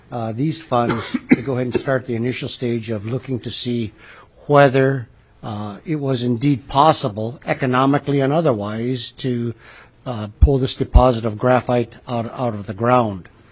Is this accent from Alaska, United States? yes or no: yes; Golovin, Alaska, United States; I'm from Golovin